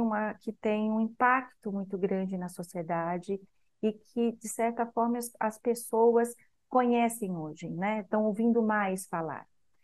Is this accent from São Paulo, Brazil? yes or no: yes; São Paulo, Brazil; now in Juiz de Fora, Brazil; eu sou nutricionista, eu moro aqui em Juiz de Fora há 22 anos, mas eu sou paulista, então eu tenho toda a minha formação no estado de São Paulo.